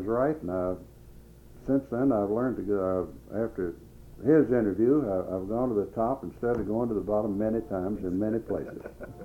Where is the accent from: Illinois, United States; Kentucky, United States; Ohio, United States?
Kentucky, United States; Mays Lick; And I was born in Mays Lick. I'd hate to tell you how many years ago, but I went to school there.